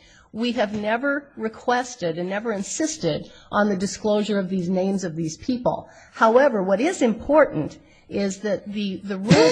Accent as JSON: {"language": "English", "town": "Missoula", "region": "Montana", "country": "United States", "said": "I'm from Missoula, Montana"}